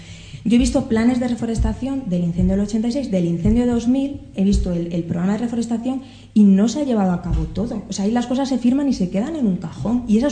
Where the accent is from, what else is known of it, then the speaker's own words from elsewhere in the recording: Pedro Bernardo, Castile and León, Spain; En el incendio del 2000 de mi pueblo había zonas que tenían pies grandes de pino